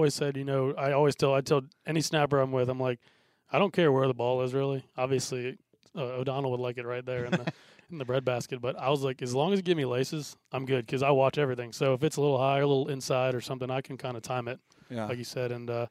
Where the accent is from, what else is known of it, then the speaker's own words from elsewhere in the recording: Wilmington, North Carolina, United States; back in my hometown of Wilmington this year.